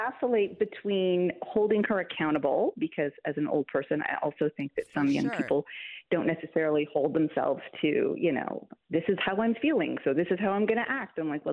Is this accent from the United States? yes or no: no; Canada; I'm Canadian